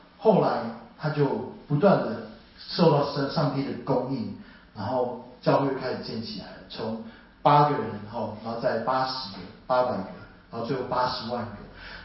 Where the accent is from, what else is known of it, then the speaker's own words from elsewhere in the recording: Taiwan; 就是我唯一是从台湾来的